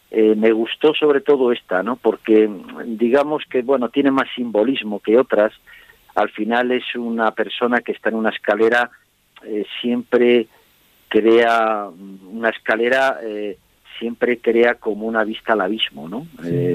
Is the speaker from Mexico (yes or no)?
no; Castile, Spain; Yo soy castellano de pura cepa.